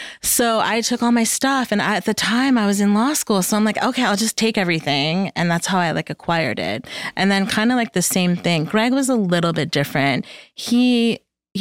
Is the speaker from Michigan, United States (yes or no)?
yes; Michigan, United States; born there; I mean, so I was born in Michigan. I don't even know if you know that.